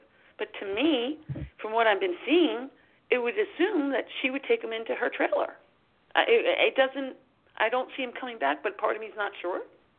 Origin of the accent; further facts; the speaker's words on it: New York, United States; now in South Carolina, United States; I'm originally from New York. And I'm a little jumpy about it because it costs more than where we are in South Carolina.